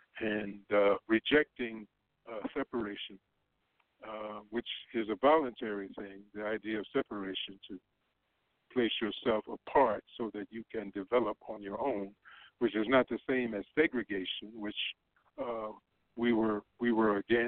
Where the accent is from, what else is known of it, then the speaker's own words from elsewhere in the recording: Virginia, United States; And as I grew up in Virginia, we had segregation, separate but equal